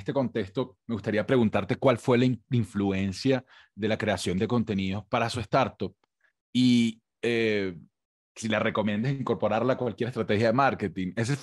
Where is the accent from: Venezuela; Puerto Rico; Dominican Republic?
Venezuela; siendo venezolano, nuestra cultura no es tan futbolera, ¿no?